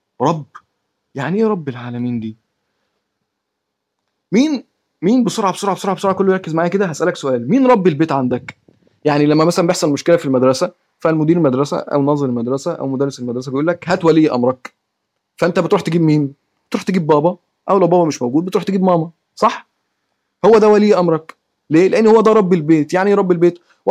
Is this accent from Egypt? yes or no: yes; Egypt; جات من نهر، او جات من نهر النيل، او عن نهر النيل عندنا في مصر،